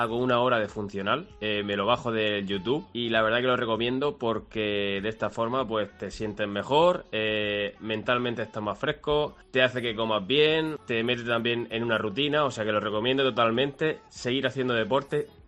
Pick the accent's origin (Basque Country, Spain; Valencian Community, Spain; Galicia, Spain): Valencian Community, Spain; Bigastro; de Bigastro, Alicante. A ver, yo soy deportista habitual. Tengo 43 años y todos los días hago deporte.